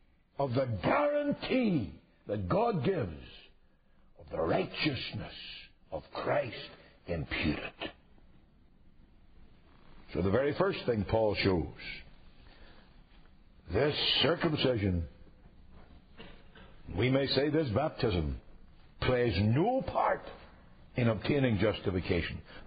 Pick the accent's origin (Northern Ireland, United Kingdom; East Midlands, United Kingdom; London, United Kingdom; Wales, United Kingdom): Northern Ireland, United Kingdom; Among the people I grew up with in Northern Ireland